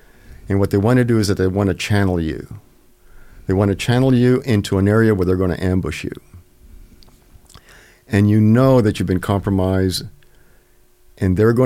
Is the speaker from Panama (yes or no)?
yes; Panama; I was born and raised in Panama.